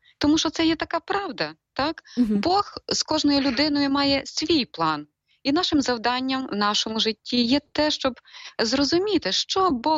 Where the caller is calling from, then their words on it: Ivano-Frankivsk, Ivano-Frankivsk Oblast, Ukraine; я вас також вітаю із Івано-Франківська.